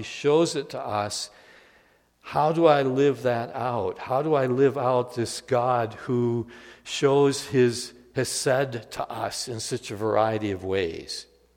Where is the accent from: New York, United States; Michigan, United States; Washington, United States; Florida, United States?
Michigan, United States; Holland; if I remember the order of worship in the church I grew up in Holland, Michigan, it didn't change for all the years that I went there.